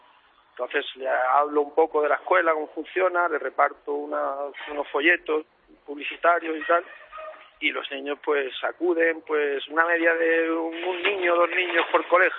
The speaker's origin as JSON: {"language": "Spanish", "town": "Seville", "region": "Andalusia", "country": "Spain", "said": "yo soy de Sevilla."}